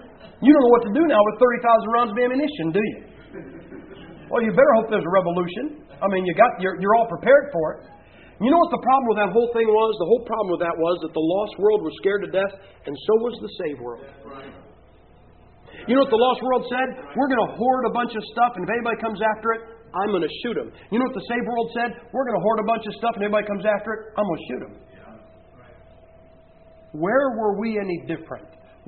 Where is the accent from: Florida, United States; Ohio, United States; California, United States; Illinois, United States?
Ohio, United States; I tell people, I said, I'm from Ohio, where our state bird is the cardinal.